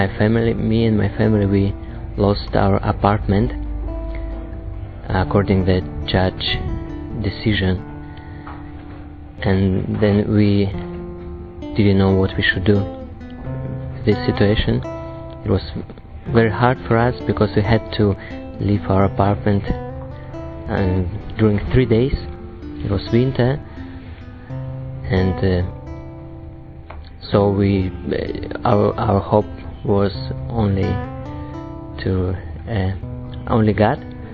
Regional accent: Kazakhstan; мне 22 года, я из Казахстана.

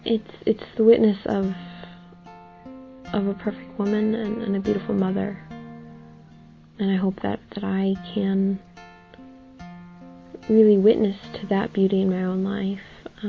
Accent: Texas, United States; I'm 25. I'm from Texas.

